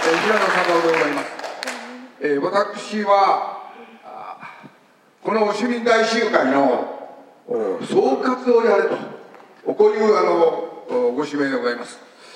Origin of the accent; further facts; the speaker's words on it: Kochi, Japan; born there; 実は私高知県の生まれでございます。